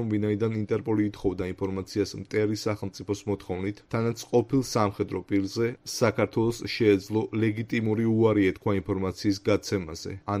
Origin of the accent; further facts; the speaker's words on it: Sukhumi, Abkhazia, Georgia; რადგან მე თვითონ სოხუმიდან ვარ